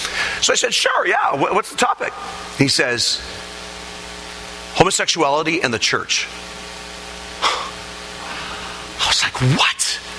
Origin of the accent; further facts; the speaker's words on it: Eastern Canada, Canada; I'm a Canadian evangelist of a small little church in Eastern Canada